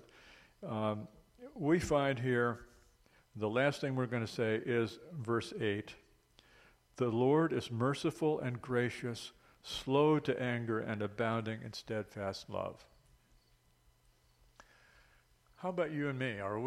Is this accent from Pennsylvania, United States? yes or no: no; West Virginia, United States; We're from West Virginia, both of us.